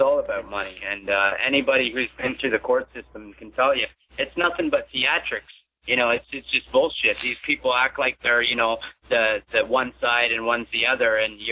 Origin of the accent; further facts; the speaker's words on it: Ontario, Canada; I'm Canadian. I was just outside of Toronto, Ontario, Canada.